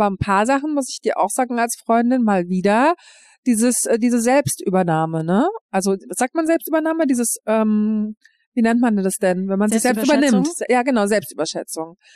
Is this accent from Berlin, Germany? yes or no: yes; Berlin, Germany; moved away; ich bin ja ursprünglich Berlinerin und gehe da jetzt aber auch immer nur noch halt irgendwie alle paar Monate hin